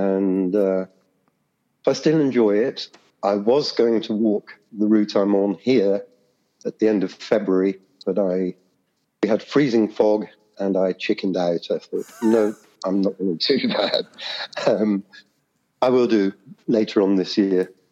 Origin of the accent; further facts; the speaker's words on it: United Kingdom; And I find that people at home, my home country, UK, one or two really want to know